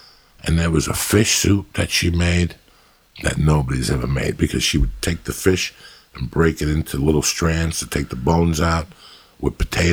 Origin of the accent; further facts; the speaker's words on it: Union City, New Jersey, United States; You know, I was from Union City where you spoke Spanish. Like the Cubans spoke Spanish when they were amongst themselves.